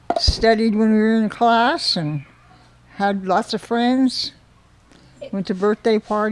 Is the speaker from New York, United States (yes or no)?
no; El Centro, California, United States; born there; I was born in El Centro, California.